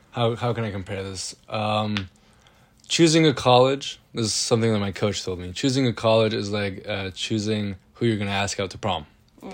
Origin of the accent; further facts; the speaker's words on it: Germany; English is a second language; also born or lived in Spain; now in Boston, United States; I was born in Spain, but I lived most of my life in Germany